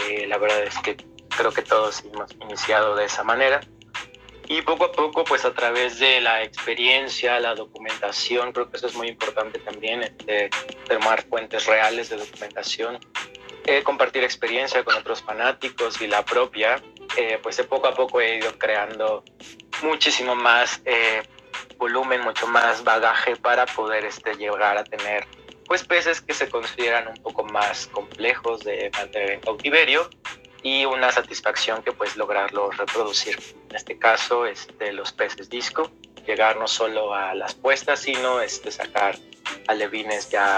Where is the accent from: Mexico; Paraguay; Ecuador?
Mexico; Mexico City; born there; Yo soy mexicano, nací en la Ciudad de México. Hace apenas unos 15 ayeres, nada, no es cierto, ya tengo 33 años